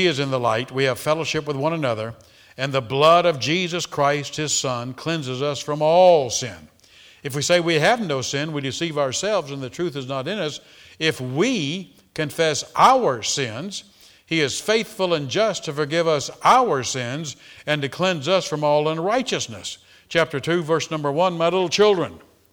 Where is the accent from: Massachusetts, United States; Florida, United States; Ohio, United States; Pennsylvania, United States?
Florida, United States; a lot of them came to our house because I grew up in Florida. They like to come to Florida, you know, because we live near the beach.